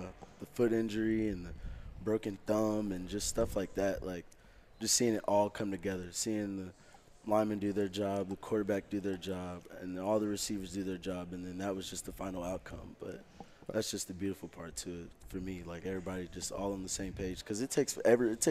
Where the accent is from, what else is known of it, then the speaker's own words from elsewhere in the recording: Oklahoma, United States; Like, I'm not from around here. I'm from Oklahoma